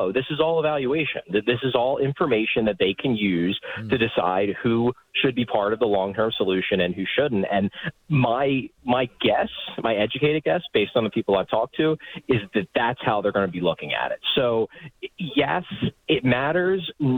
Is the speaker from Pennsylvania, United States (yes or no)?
yes; Philadelphia, Pennsylvania, United States; I grew up in Philadelphia, so I've seen this for my entire life.